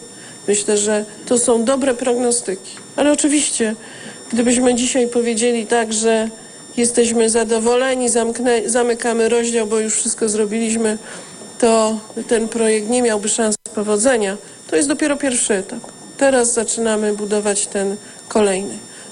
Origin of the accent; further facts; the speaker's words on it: southern Poland, Poland; sama jestem związana z gminą górniczą, sama pochodzę z tego regionu i wiem doskonale, że dla nas tutaj, ludzi mieszkających na południu Polski